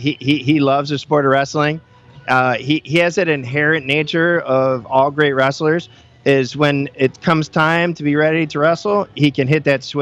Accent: Cleveland, Ohio, United States; moved away as an adult; Oh, well, I'm from Cleveland, Ohio area. Went to high school up there, started wrestling really early on as a kid, too.

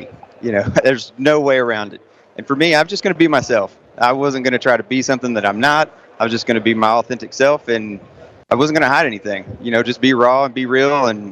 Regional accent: Missouri, United States; You know, being from Missouri, I'm a long ways from Kansas City.

